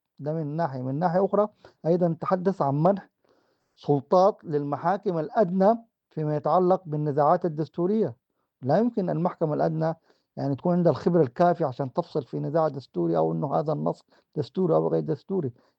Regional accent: Sudan; الواقع الآن نحن نحتاج كسودانيين لنجلس معا نزيل الغبن الذي حدث بعد هذه الحرب

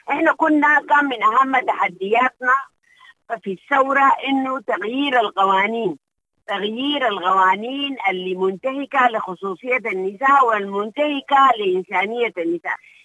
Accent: Sudan; نحن كنساء سودانيات بنقف ضد الانقلاب بشدة

